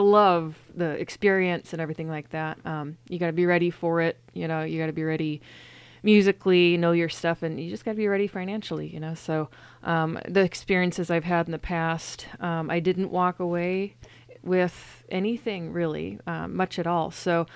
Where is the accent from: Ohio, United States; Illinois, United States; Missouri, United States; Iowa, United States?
Iowa, United States; Yeah, I'm originally from Northwest Iowa. Moved out here originally to go to the School of Ministry at Bethel.